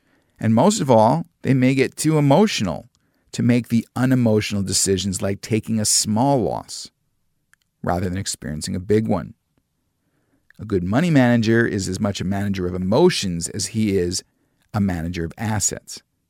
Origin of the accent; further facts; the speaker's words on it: New York, United States; I grew up in New York and I read it quite a bit.